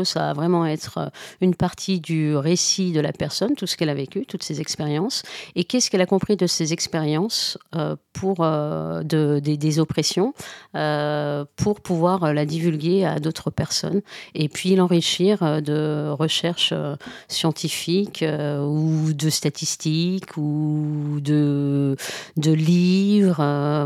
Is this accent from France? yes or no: yes; Lyon, Auvergne-Rhône-Alpes, France; je suis originaire de Lyon et je l'ai moins joué sur Lyon.